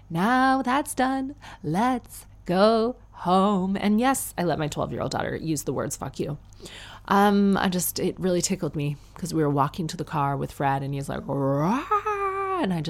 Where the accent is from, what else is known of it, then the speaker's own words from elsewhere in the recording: Ireland; accent: Irish; Why is my Irish accent getting worse and worse?